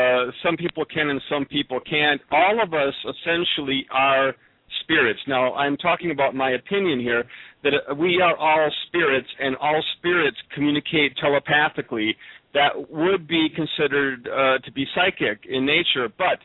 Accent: Milwaukee, Wisconsin, United States; born there; I was born in Milwaukee, Wisconsin, in the United States, and currently I am living in Wisconsin

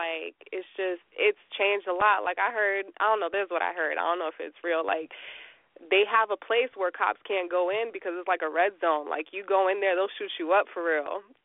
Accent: Puerto Rico; now in United States; Basically, I am from Puerto Rico.

